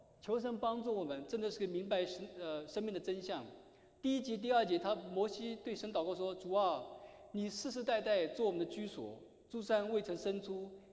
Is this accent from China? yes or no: yes; Jiangsu, China; now in United States; 那我自己呢是在中国的江苏长大。我是江苏人